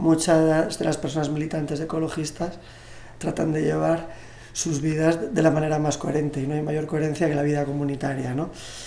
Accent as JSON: {"language": "Spanish", "region": "Galicia", "country": "Spain", "said": "vengo de Galiza"}